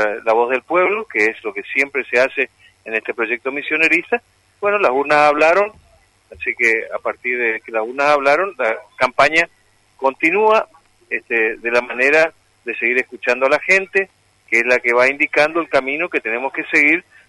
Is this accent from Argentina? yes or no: yes; Argentina; La verdad, sufro una gran desilusión como argentino en ese sentido, ¿no?